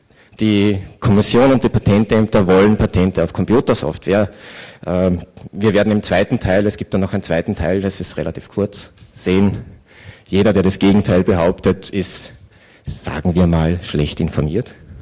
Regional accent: Austria; Und ich bin ja Österreicher

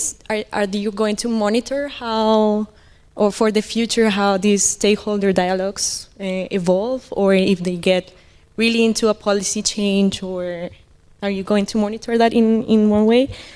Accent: Colombia; I'm from Colombia. I'm an ecologist

